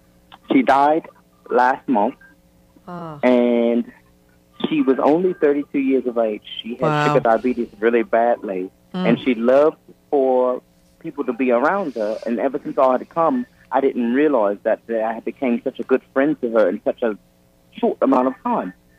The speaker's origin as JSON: {"language": "English", "region": "London", "country": "United Kingdom", "moved": "yes", "lives_now": "United States", "said": "I'm a dual citizen, by the way. I'm from London, England. And I'm a dual citizen"}